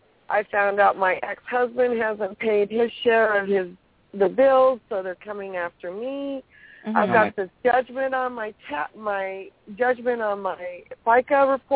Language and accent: English; California, United States; I am California girl. Yes.